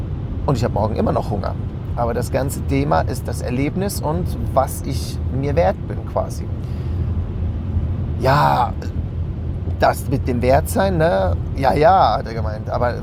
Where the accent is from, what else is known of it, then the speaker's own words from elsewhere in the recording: Switzerland; bei uns in der Schweiz